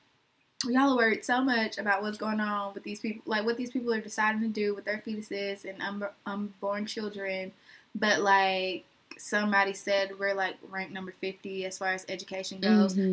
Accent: Alabama, United States; Being that we are from Alabama, you know.

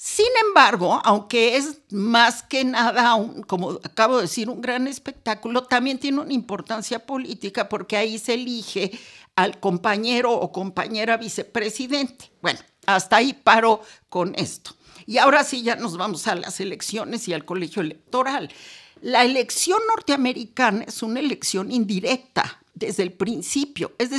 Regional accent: Mexico; invitada como académica mexicana a la embajada

